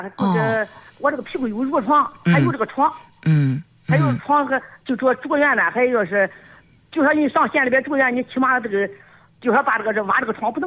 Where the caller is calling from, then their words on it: Guanyun, Jiangsu, China; 我是冠云县的。